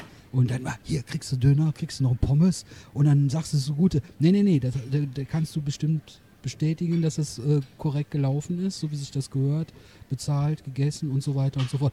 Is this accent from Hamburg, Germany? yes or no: no; Düren, North Rhine-Westphalia, Germany; now in Linnich, Germany; ich wohne jetzt 8 Jahre, ich komme aus Düren.